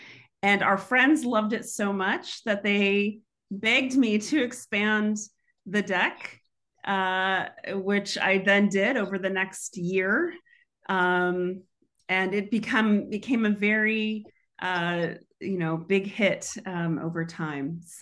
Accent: Houston, Texas, United States; I grew up in Houston, Texas, and one of the places that was a zone for anyone who could make it there was a place called Numbers

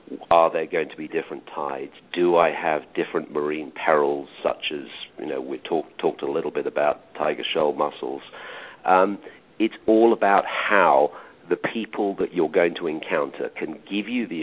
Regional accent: England, United Kingdom; I used to think, being an Englishman, that coming over the Atlantic was probably the furthest and nastiest journey I could encounter

